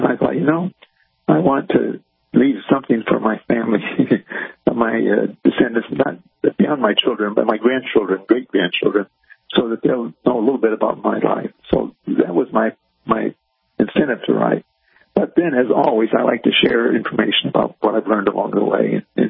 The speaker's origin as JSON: {"language": "English", "country": "Angola", "tie": "born or raised there"}